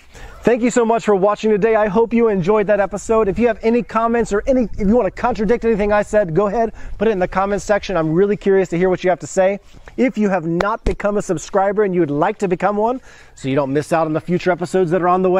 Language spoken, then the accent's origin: English; Alabama, United States; also born or lived in Texas; now in Poland; growing up in Alabama and Texas, it's so hot outside, the last thing you want to do is drink a cup of hot tea.